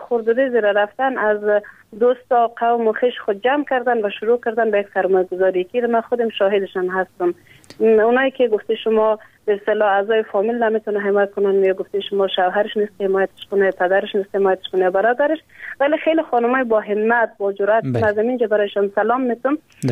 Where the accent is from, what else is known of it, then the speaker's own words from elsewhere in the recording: Afghanistan; من افغان هستم